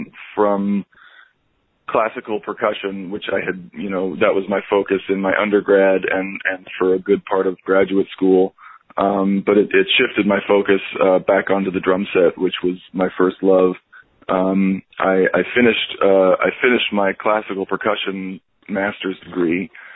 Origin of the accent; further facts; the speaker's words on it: Santa Fe, New Mexico, United States; Growing up in Santa Fe, just, you know, of course I didn't realize it at the time because wherever you grow up just seems normal.